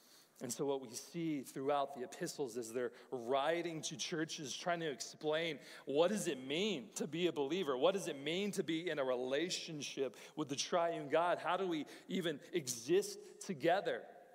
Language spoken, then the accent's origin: English; College Station, Texas, United States; I grew up, like I said, I grew up here in College Station.